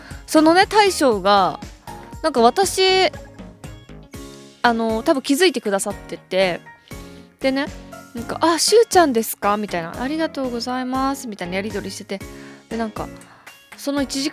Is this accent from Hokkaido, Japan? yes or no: yes; Hokkaido, Japan; now in Tokyo, Japan; あやっぱ私ってどさんこなんだなって。東京に引っ越してきてもう12、3年経つけど